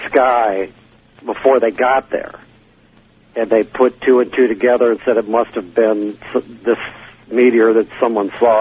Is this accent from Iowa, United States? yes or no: yes; Iowa, United States; I'm from Iowa